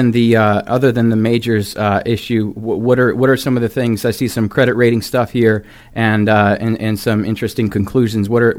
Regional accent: Michigan, United States; Now, a little backstory on me. I come from Michigan.

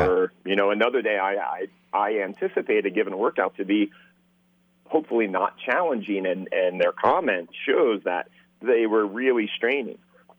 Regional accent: Hershey, Pennsylvania, United States; I grew up in Pennsylvania, in Hershey

